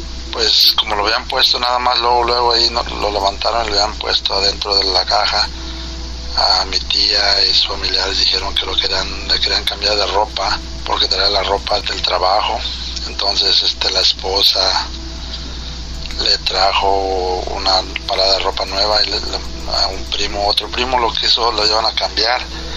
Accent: Zapotiltic, Jalisco, Mexico; cuando yo estaba chiquillo. Soy de Jalisco, del municipio de Zapotiltic, Jalisco.

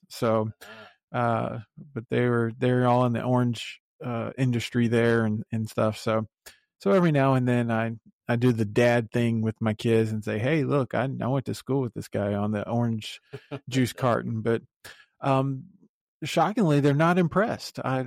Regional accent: Florida, United States; I grew up in the Central Florida heat.

